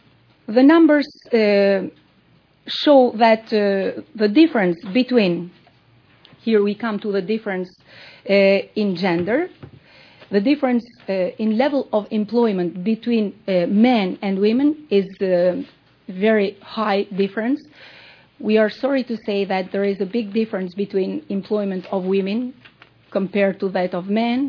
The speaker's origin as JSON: {"language": "English", "town": "Shkodra", "region": "Shkodër County", "country": "Albania", "said": "which exists especially in northern Albania, where I come from, because I come from Shkodra, which is situated in northern Albania."}